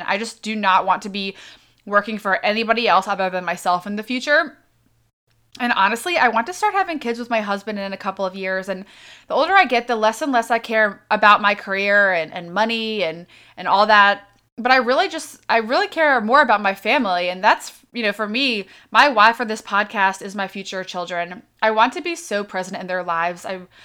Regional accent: Laurel, Maryland, United States; I'm 28 years old. I grew up in Laurel, Maryland, and lived in Maryland my entire life.

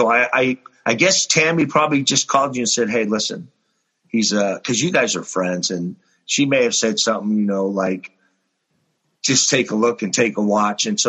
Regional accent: Petaluma, California, United States; I was born and raised in the Petaluma area, which is Sonoma County, Santa Rosa, all that stuff there.

